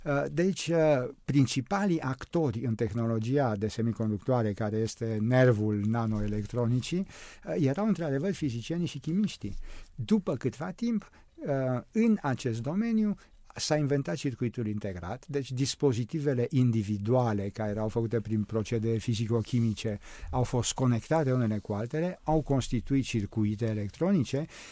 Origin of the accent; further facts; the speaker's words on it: Romania; m-am născut în România și deci am făcut școala în România și a continuat prin aceea că chiar și studiile mi le-am făcut în România și doctoratul l-am obținut în România.